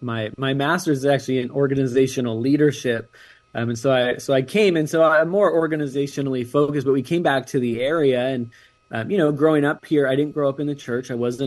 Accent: California, United States; It used to be way more rural. We grew up in Sonoma County.

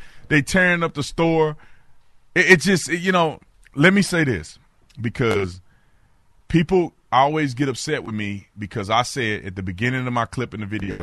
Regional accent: Texas, United States; I'm born and raised in Texas. I got my family in Dallas, Texas

